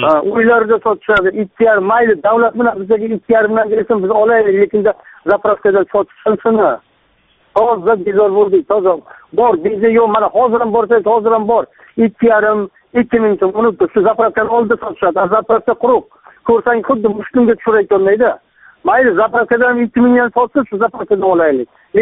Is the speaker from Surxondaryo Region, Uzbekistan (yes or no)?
no; Kattakurgan, Samarqand Region, Uzbekistan; Kattaqo'rg'ondanman.